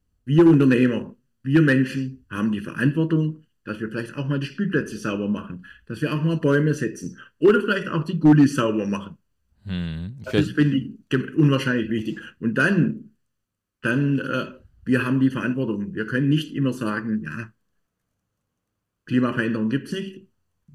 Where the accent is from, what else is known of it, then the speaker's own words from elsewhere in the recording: East Germany, Germany; Ich bin in der DDR aufgewachsen, bin DDR-Kind.